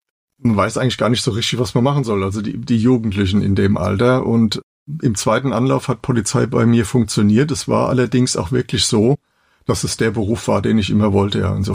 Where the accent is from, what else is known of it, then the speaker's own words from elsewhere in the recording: Nackenheim, Rhineland-Palatinate, Germany; ich bin Jahrgang 1960, bin in den 60er Jahren und 70er Jahren in Nackenheim groß geworden. Also in meiner Kindheit, da war das Land. Ja, Nackenheim hatte 2.500 Einwohner.